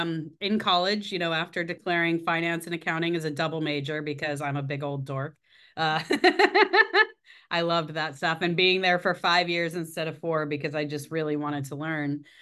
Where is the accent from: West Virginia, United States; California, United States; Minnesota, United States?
California, United States; San Jose; I was growing up in San Jose, California, during the dot-com Silicon Valley boom.